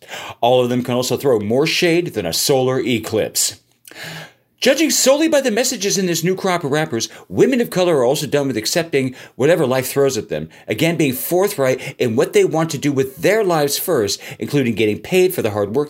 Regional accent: California, United States; We are both originally from California

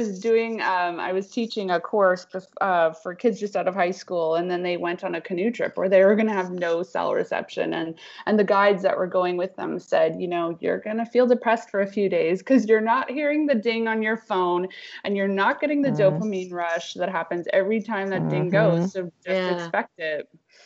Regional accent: Canada; Where am I originally from? I'm Canadian.

